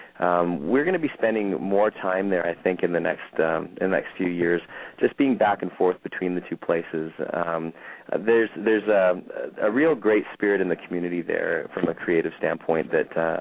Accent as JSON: {"language": "English", "region": "Alberta", "country": "Canada", "tie": "born there", "said": "to be able to be based in Canada and based where I was born in Alberta is really important to me."}